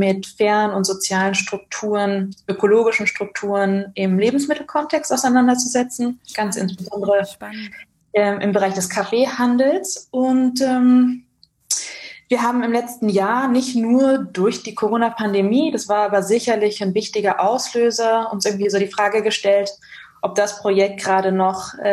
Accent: Barcelona, Catalonia, Spain; moved away as an adult; now in Berlin, Germany; Ich bin in Barcelona geboren und aufgewachsen, lebe jetzt seit 8 Jahren in Berlin

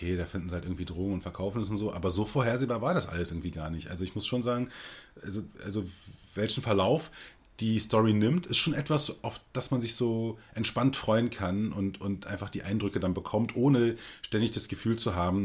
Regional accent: Berlin, Germany; bin ich dann halt natürlich als alter Berliner, ja, ist ja meine Geburtsstadt.

